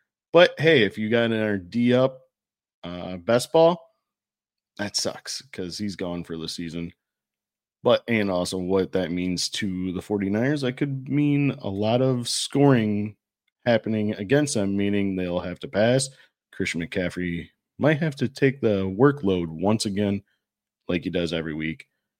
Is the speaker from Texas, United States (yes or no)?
no; Wisconsin, United States; I'm from Wisconsin.